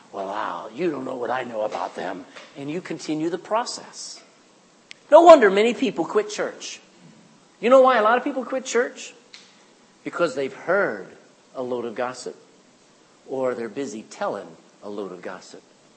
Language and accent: English; Texas, United States; Back in my home state, in Texas, they've had 100,000 acres of fire burning over the last several months.